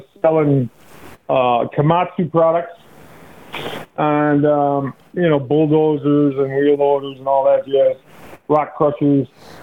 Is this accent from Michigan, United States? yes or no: no; Poynette, Wisconsin, United States; And then I grew up in Poinet, Wisconsin, Lake Wisconsin area.